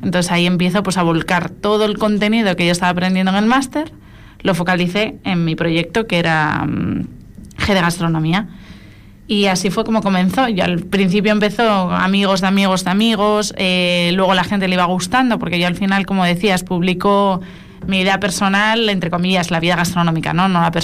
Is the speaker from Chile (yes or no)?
no; Asturias, Spain; now in Fuerteventura, Spain; yo ya me siento medio majorera, que hay que potenciar y que sacar por el mundo con muchísimo orgullo, que yo creo que es un poco algo que tenemos en común asturianos y majoreros